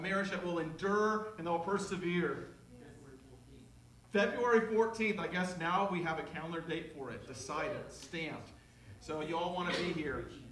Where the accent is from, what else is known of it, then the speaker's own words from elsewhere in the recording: United States; And this is true probably of other countries as well, but I'm an American, so I'm going to speak of it.